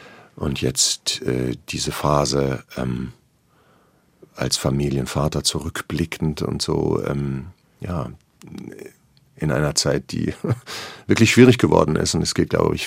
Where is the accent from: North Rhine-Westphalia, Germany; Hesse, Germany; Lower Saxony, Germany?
North Rhine-Westphalia, Germany; Also für mich als Westfale, die Westfalen sind ja eh nicht die leisesten, zumindest nicht da, wo ich herkomme aus der Ecke.